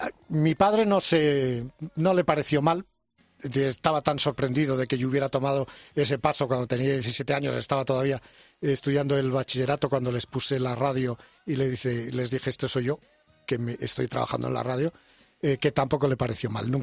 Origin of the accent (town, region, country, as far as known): Vigo, Galicia, Spain; born there